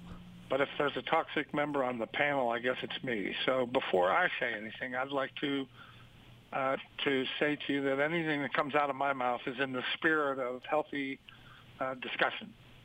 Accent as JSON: {"language": "English", "town": "Pittsburgh", "region": "Pennsylvania", "country": "United States", "tie": "born or raised there", "said": "I grew up politically in Pittsburgh, Pennsylvania, in a family that was Irish, Catholic, and overwhelmingly and ridiculously Democratic."}